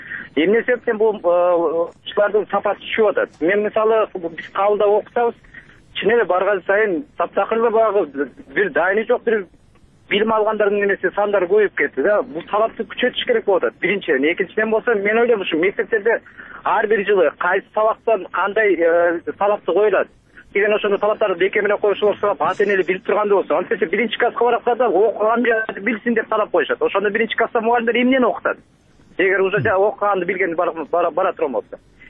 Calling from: Bishkek, Kyrgyzstan; Мен Бишкектен болом

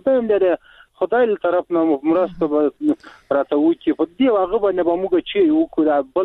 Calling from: Logar, Afghanistan; لوگار ولایت نے مدس راڑی

